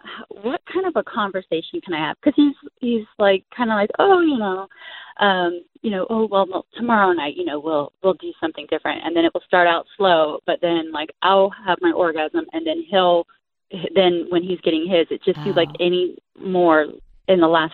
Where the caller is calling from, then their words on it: Ohio, United States; I'm from Ohio and came out to California to escape all the humidity.